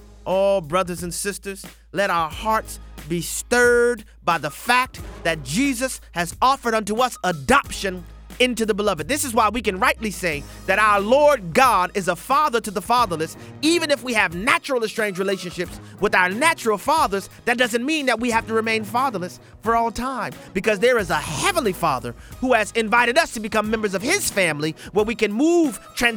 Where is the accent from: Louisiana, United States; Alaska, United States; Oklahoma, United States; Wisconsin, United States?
Louisiana, United States; New Orleans; I mean, most of you guys know I'm from New Orleans, Louisiana, and in New Orleans we have two seasons.